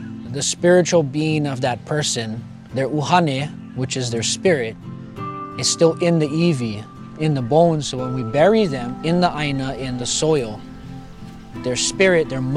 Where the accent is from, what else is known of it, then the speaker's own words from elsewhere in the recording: Hakipu'u, Hawaii, United States; I grew up here in Hakipu'u. We're on the windward side of Oahu. Growing up here was a large part of my identity.